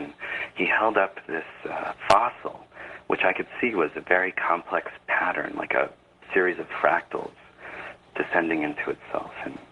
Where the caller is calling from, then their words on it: San Francisco, California, United States; Hi, San Francisco.